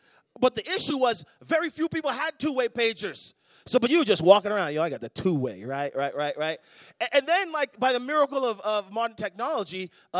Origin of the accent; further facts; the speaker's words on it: East Coast, United States; I'm from the East Coast, so they were a nickel for a long time there.